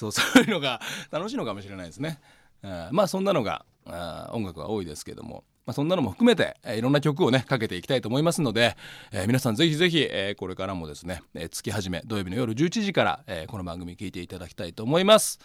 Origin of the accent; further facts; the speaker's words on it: Setagaya, Tokyo, Japan; もう本当にもう生まれ育ちも世田谷なので、というつながりで世田谷に帰ってきました。